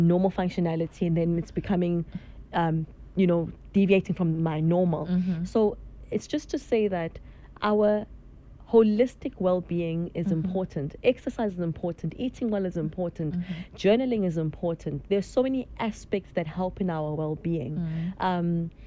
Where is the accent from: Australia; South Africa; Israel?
South Africa; So I am from South Africa